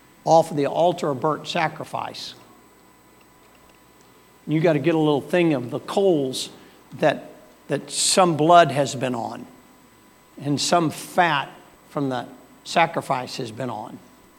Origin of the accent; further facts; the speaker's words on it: the South, United States; I'm from the South.